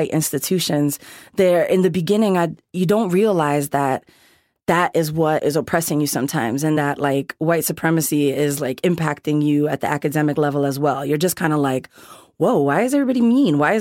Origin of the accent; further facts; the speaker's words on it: Bronx, New York, United States; so I grew up in the Bronx and they really raised us with that like New York love mentality where it's like our neighbors are Hindu, our neighbors are Baptist, our neighbors are all different races